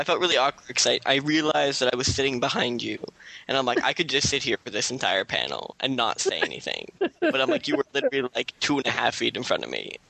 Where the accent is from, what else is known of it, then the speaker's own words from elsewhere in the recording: Canada; even if they put it on Hulu, as a Canadian, I'm screwed.